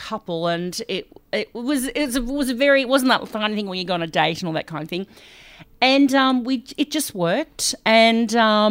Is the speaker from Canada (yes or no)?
no; Australia; and Mark and I like, in the lift going, well, we're from Australia and we knew.